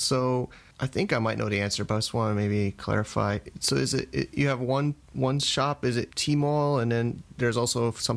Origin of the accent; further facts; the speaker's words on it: United States; I'm also really happy that's happening just for me as an American here.